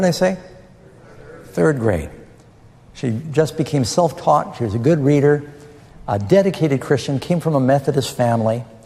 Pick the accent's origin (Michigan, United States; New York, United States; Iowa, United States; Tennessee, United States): New York, United States; New York City; I'm very suspicious growing up in New York City, so I want evidence.